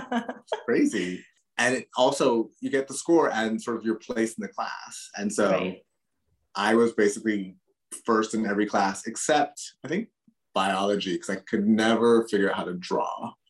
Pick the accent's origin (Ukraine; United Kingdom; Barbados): Barbados; also born or lived in Grenada / United States; I was born in Grenada for sure. And then But then at age two, went to the United States. But then back at age 11 or 10, went to Barbados. And then I was in Barbados from age 10